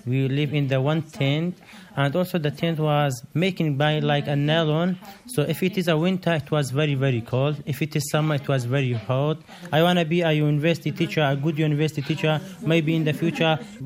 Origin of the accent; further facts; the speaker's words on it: Iraq; English is a second language; moved away as an adult; now in Australia; I'm here about 3 months. I come from Iraq, directly from Iraq to Australia.